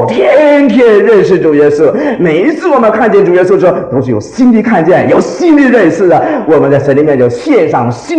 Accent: China; 因为他这个我们中国人稍微矮一点，是不是？

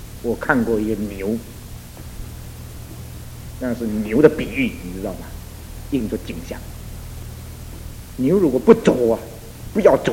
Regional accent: China; 我们中国人无规无矩，不成方圆，对吧？

